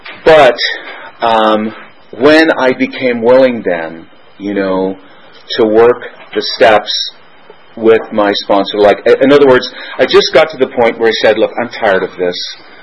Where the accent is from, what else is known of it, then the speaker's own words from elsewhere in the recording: Northern Ireland, United Kingdom; born there; Well, don't you know, I was born in Northern Ireland.